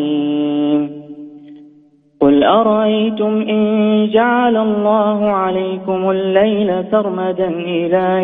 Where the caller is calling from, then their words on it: Mecca, Makkah Province, Saudi Arabia